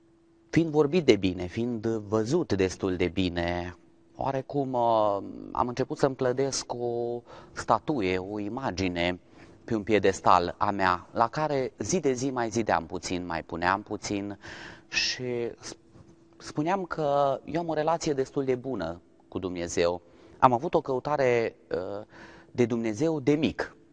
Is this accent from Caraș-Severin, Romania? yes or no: no; Zalău, Sălaj County, Romania; am 38 de ani, sunt din Zalău, sunt asistent medical de meserie